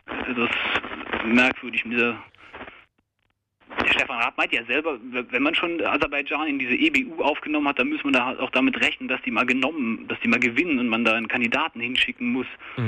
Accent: Rhineland-Palatinate, Germany; Ja, ich komme aus dem Westerwald, übrigens aus der gleichen Gegend wie unser Star für Baku. Und da habe ich auch in Hochburgen gewohnt und meine Eltern wohnen immer noch in einer Hochburg.

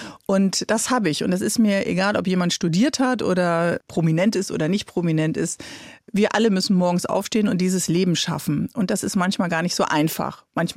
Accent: Bremen, Germany; Ich bin in Bremen aufgewachsen, in einem Drogen-, Punk- und Partyviertel.

